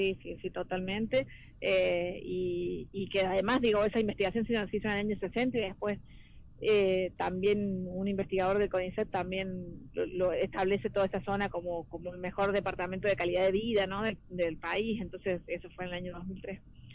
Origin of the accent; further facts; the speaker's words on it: San Luis, Argentina; now in Merlo, Argentina; Yo soy nacida y criada en San